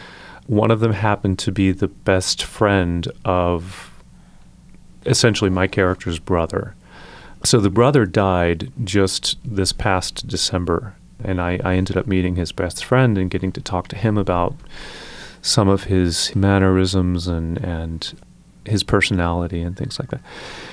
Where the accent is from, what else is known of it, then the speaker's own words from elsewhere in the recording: United States; I'm from the Texas-Louisiana border originally, and half of my family are Cajun.